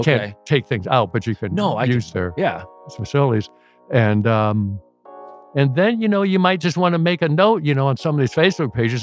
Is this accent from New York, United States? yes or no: no; South Bend, Indiana, United States; I grew up in South Bend. My parents were first generation Americans that were born and raised in South Bend. I grew up with people that loved South Bend.